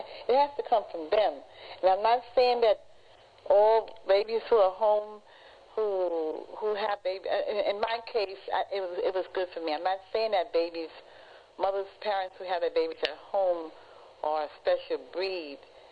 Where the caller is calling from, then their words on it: New York, United States; We're calling from Harlem.